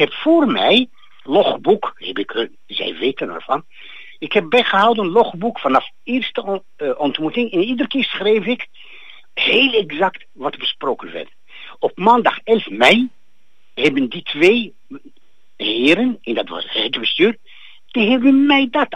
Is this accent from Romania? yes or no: no; Israel; now in Netherlands; Ik kom uit Israël hier naartoe.